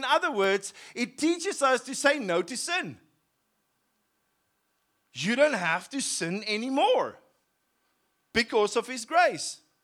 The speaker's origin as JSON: {"language": "English", "town": "Cape Town", "region": "Western Cape", "country": "South Africa", "tie": "born or raised there", "said": "I wasn't really raised in a Christian home, and I was raised in Cape Town."}